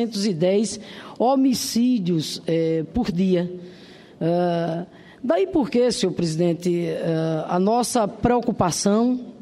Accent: Rio Grande do Norte, Brazil; Acumulamos em 3 anos lá no Rio Grande do Norte mais

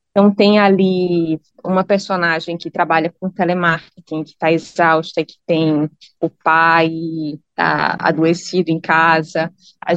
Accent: Brazil; also born or lived in United Kingdom; lá a gente é brasileiro, né? A gente está estrangeiro

